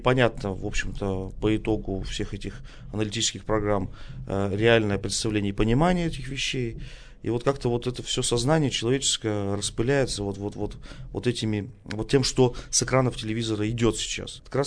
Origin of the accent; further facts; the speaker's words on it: Yekaterinburg, Sverdlovsk Oblast, Russia; born there; я родился в Екатеринбурге